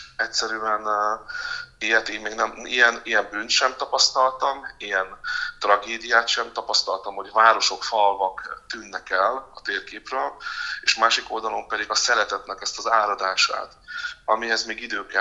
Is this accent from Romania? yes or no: no; Zakarpattia Oblast, Ukraine; Eltűnt az élet a falumból, a szülőfalumból, a templomomból, az iskolámból, a településről, ahol felnőttem, amit szerettem